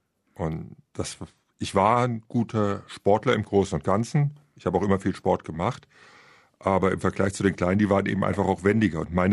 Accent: Hesse, Germany; ich bin in der Nähe von Frankfurt groß geworden, außerhalb von Frankfurt in einem kleinen Ort.

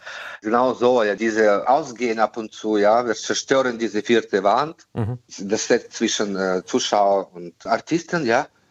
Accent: Ukraine; die ist schmerzhaft, für mich besonders als Ukrainer.

